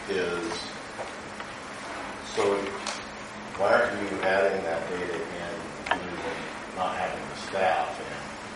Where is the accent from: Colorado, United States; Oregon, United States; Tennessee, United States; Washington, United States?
Washington, United States; I know for I grew up on the Hoquiam River, and I knew when he set the trap on the Hoquiam River.